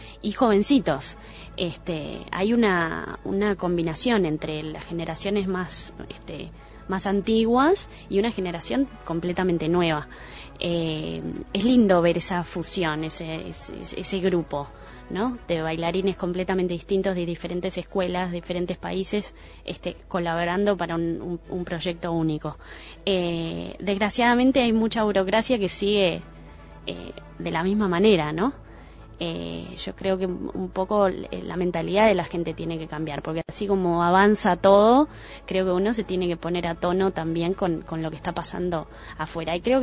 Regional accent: Uruguay; como uruguayo

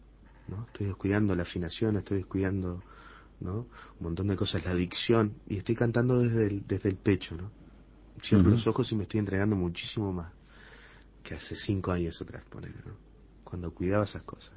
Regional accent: Sauce, Canelones, Uruguay; also born or lived in Montevideo; Yo soy nacido en Montevideo, pero criado en Sauce. Mi familia actualmente vive en Villa Argentina.

